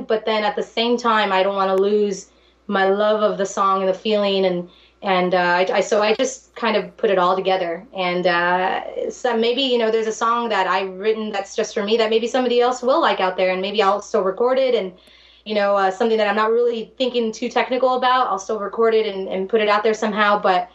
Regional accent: Texas, United States; I grew up here in South Texas, where people love to dance

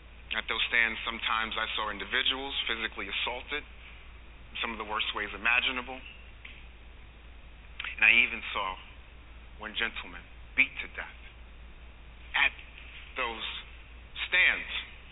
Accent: New York City, New York, United States; also born or lived in New Jersey; I was born in Harlem, New York City. I was also raised in both Harlem, New York, and North New Jersey.

